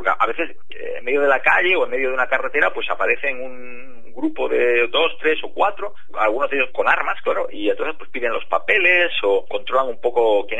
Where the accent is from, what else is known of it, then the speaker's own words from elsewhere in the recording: Barcelona, Catalonia, Spain; Porque yo soy de Barcelona, la verdad, yo nunca he visto la policía que tenemos